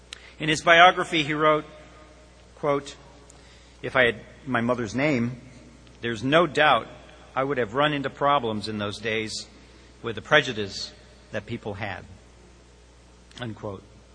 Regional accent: Canada; I'm not an African American. I'm Canadian.

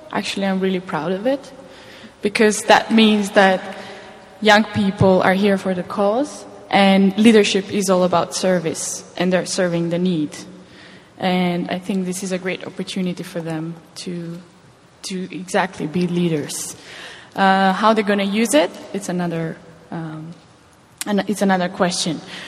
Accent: North Macedonia; I come from Macedonia.

